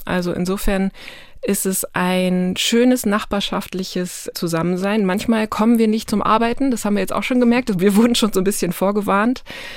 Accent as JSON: {"language": "German", "region": "Lower Saxony", "country": "Germany", "said": "Ich komme selber aus Ostfriesland und da ist das so."}